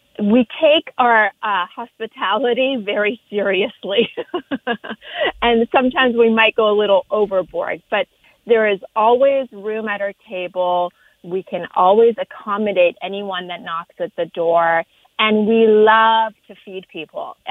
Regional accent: Canada; now in Los Angeles, United States; growing up in Canada

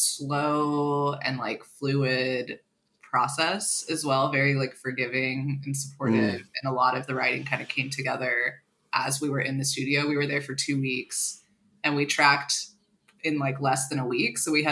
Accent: Galveston, Texas, United States; Like our memories of Texas are very pure and like the bayou is where we grew up in Galveston, and like, that's where it is.

